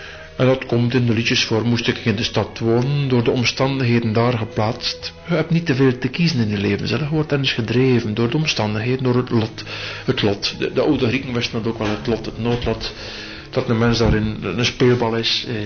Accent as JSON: {"language": "Dutch", "town": "Lauwe", "region": "Flanders", "country": "Belgium", "tie": "born there", "said": "Ik ben geboren in Louwe tussen het vlas."}